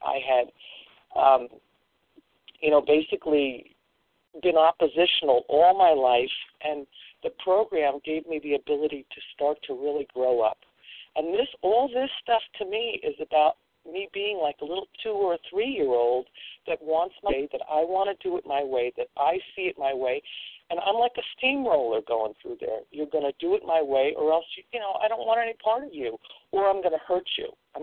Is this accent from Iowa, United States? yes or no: yes; Iowa, United States; I am from Iowa